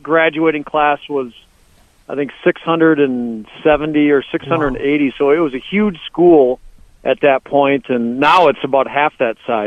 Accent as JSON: {"language": "English", "town": "Bloomington", "country": "United States", "tie": "born or raised there", "said": "at least where I grew up in Bloomington, it was literally right across the street from Jefferson."}